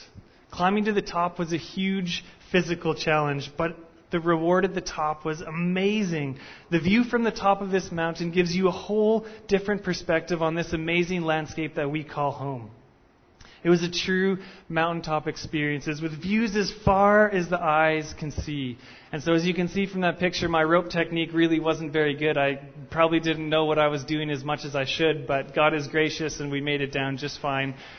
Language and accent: English; Langley, British Columbia, Canada; also born or lived in Abbotsford; I grew up in the Fraser Valley. Up until grade 9, I lived in Langley, and after that I moved to Abbotsford and lived there till about 4 years ago.